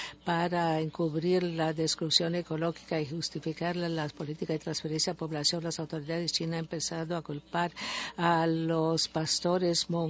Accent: Baguio, Cordillera Administrative Region, Philippines; mi pueblo, los Ibaloy, en Baguio City, en Filipinas.

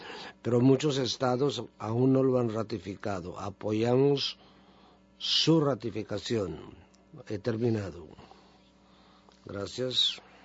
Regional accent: Canada; Estoy aquí para hablar a nombre de como canadiense y como miembro de mi nación.

